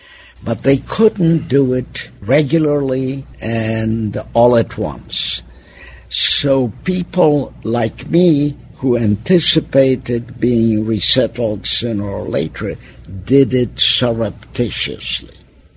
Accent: Poland; the Germans wanted to get rid of the Polish-speaking population of my hometown

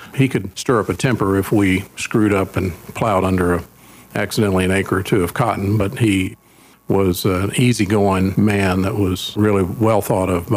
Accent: Canute, Oklahoma, United States; also born or lived in Elk City; I was born in Elk City, Oklahoma. I grew up in Canute, Oklahoma, but Elk City was the site of our community hospital

